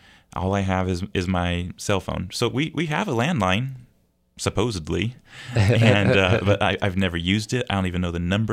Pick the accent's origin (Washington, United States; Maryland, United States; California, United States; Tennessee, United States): Washington, United States; I guess the best way I could compare it is, I'm from Washington, and so the South is known for hospitality.